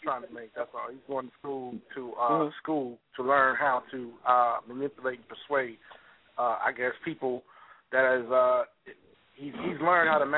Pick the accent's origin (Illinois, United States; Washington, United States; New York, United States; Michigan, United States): Illinois, United States; Chicago; but I know when we grew up in Chicago, we went all the house parties.